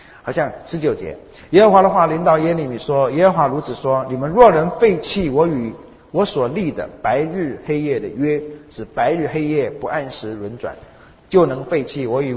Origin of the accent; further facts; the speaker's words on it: China; 我们中国人所说的结婚的时候，海枯石烂永不变心，其实海也没枯，石也没烂，心老早都变到哪里去了？只要从大陆到美国来过个海就已经变掉了，可能才坐一个飞机吧，下飞机就已经变心了。